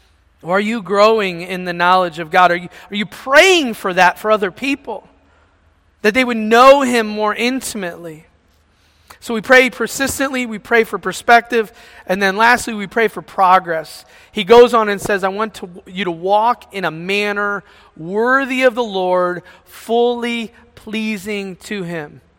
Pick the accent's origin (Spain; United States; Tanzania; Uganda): United States; Ohio; it's in Canton, Ohio, near my hometown.